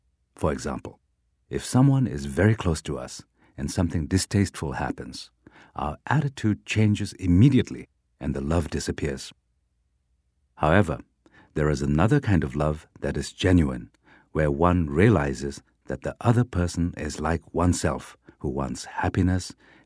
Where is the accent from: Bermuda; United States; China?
China; Amdo; I am from Amdo, in the northeastern part of Tibet. People from these areas are generally regarded as being very short-tempered.